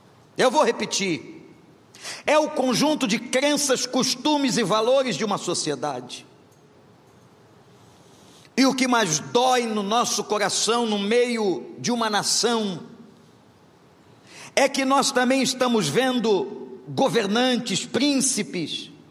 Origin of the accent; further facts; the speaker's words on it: Brazil; tem uma prática como brasileiro, você vai entender, ao chegar ao quarto, buscar o cofre